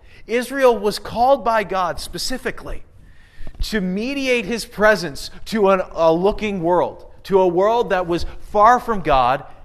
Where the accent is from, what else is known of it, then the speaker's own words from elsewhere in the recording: Ontario, Canada; born there; I was born down in Ontario and kind of got sucked in that way.